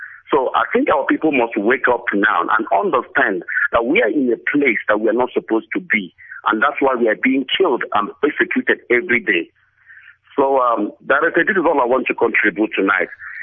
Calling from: South Africa; I'm calling from South Africa.

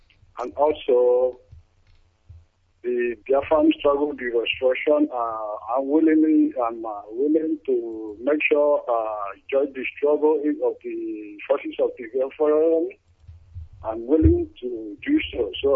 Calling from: Malaysia; I'm calling from Malaysia.

